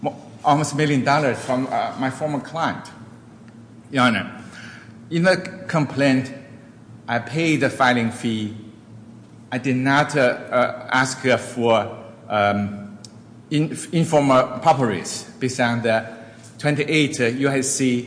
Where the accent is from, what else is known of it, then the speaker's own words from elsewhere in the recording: China; English is a second language; now in United States; You can tell I'm immigrant from China. I thought I fulfilled my American dreams.